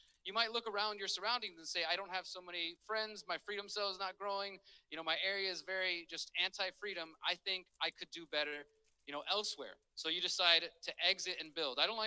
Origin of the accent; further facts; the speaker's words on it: Houston, Texas, United States; I'm originally from Houston, Texas. I'm 36 years old.